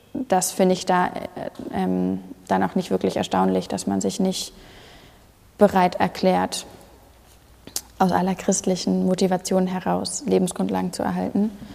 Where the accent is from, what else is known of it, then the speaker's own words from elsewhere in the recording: Hamburg, Germany; Ich komme aus Hamburg, das heißt, bei mir hört man nicht so wahnsinnig viel raus, aber natürlich ist bei uns Platt auch ein Ding.